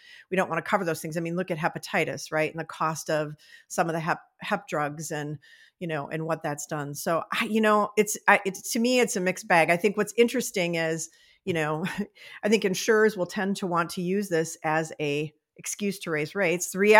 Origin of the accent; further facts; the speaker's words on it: Missouri, United States; I'm from Missouri. Show me.